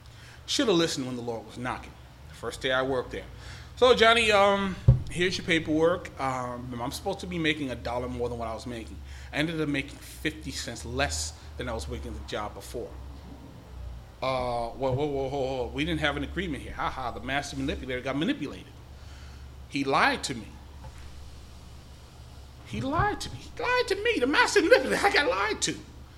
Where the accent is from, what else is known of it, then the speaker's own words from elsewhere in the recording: the South, United States; Now, you remember, I was raised in the South.